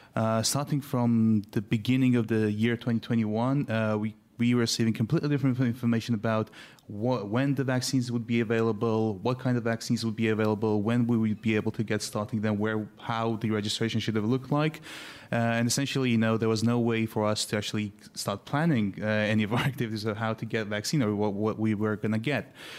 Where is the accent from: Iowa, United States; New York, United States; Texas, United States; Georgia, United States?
Georgia, United States; Okay, so I'm from Georgia.